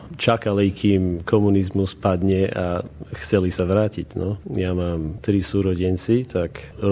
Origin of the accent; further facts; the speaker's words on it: Australia; A my sme vyrástli tu v Austrálii.